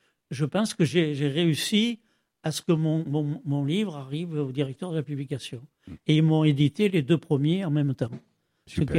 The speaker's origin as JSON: {"language": "French", "region": "Provence-Alpes-Côte d'Azur", "country": "France", "tie": "born or raised there", "said": "je reviens le plus possible dans le Vaucluse, puisque c'est mon pays natal et il n'y a rien à faire."}